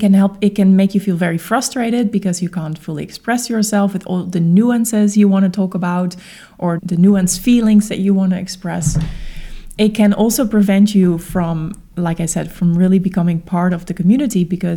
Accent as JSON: {"language": "English", "country": "Netherlands", "first_language": "Dutch", "second_language": "English", "said": "my native language is Dutch. Obviously, I'm from the Netherlands. I also speak English, but I also learned Spanish and Portuguese when I was living there."}